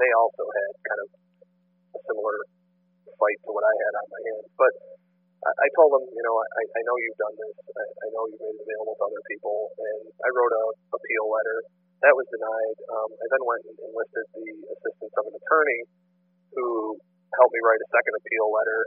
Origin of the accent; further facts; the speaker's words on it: Midwest, United States; because I am from the Midwest.